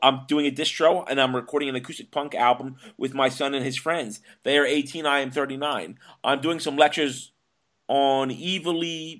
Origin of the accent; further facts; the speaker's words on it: Bergen, Vestland, Norway; I've been booking shows in my hometown of Bergen since 2000